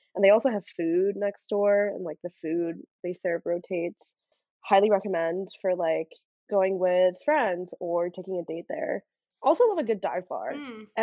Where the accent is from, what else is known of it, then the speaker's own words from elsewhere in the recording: New York, United States; Born and raised in New York, I grew up in Queens. I went to high school in Manhattan and then went undergrad across the country in California and moved back.